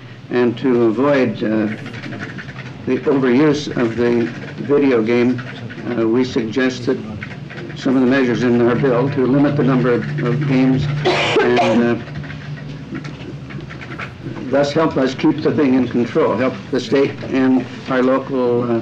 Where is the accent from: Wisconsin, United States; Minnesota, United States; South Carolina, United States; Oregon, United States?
Oregon, United States; Seaside; Mr. Chairman, I'm from Seaside, and I'm a...